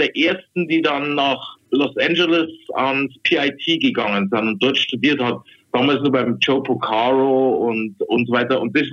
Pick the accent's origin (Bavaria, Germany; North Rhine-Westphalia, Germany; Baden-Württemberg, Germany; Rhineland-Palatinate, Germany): Bavaria, Germany; Weiden; Ich komme aus Weiden, das ist 30, 40 Kilometer von Amberg weg.